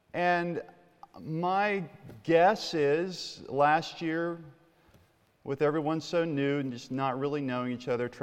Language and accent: English; Baltimore, Maryland, United States; I come from Baltimore.